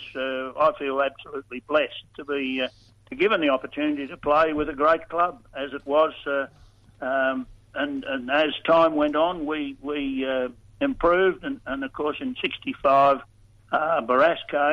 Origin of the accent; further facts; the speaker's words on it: Casterton, Victoria, Australia; born there; Well, I was born in Casterton in the Western District